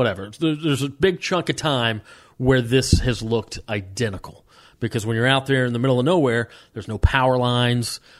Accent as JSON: {"language": "English", "region": "Georgia", "country": "United States", "tie": "born or raised there", "lives_now": "Southern California, United States", "said": "growing up in the South, we had a ton of mountains in North Georgia, but they were all covered with trees."}